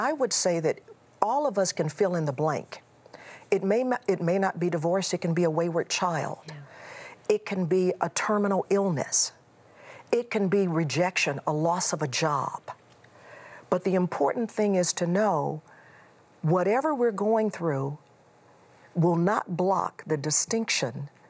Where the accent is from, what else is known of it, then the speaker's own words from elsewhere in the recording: Houston, Texas, United States; I grew up in Houston. You went to school in the Chicago area.